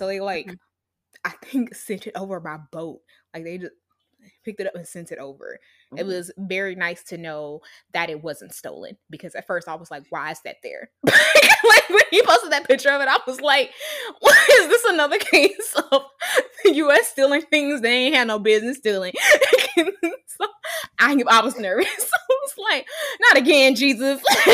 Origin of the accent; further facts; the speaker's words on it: the South, United States; But we're from the South, and, you know, Black Americans, we don't say Four.